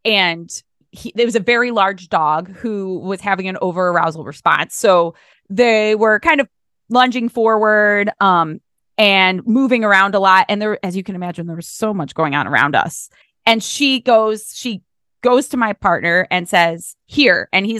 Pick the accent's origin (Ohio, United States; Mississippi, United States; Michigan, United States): Ohio, United States; hey guys, I'm from Ohio, but I could find people in your state who would love to work with you.